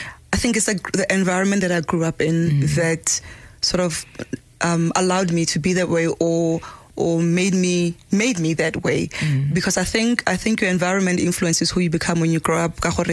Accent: Pilanesberg, North West, South Africa; born there; So I was born in Ruling, Kwara Sarapani, Pilanesberg. Most people know it as Pilanesberg. Very rural at the time.

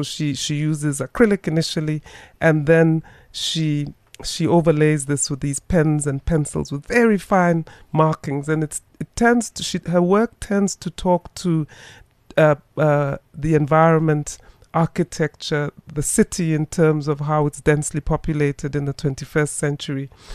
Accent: South Africa; And of course, as a South African, I couldn't not but mention William Kentridge.

